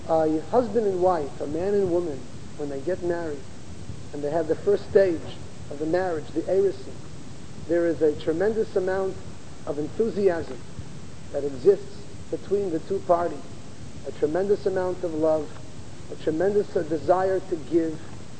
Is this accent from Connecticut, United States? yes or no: yes; Hartford, Connecticut, United States; We grew up together in Hartford, Connecticut.